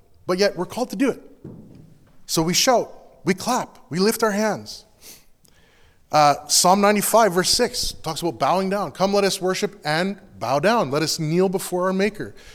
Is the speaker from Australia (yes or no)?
no; Canada; okay, guys, we're so Canadian